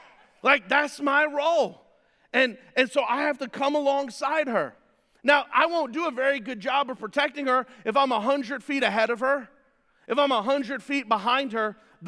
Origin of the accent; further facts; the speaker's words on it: New York City, New York, United States; Now, it may also be because I was raised in New York City, okay? But that's the way I was raised.